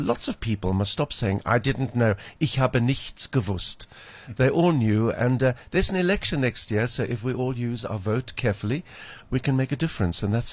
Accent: Cape Town, Western Cape, South Africa; it's just the story of growing up in Pinelands in Cape Town with a musical family

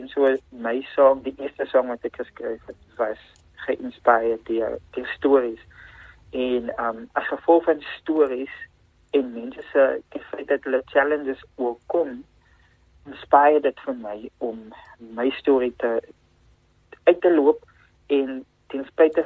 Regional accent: Worcester, Western Cape, South Africa; ek is alle pad van Worcester

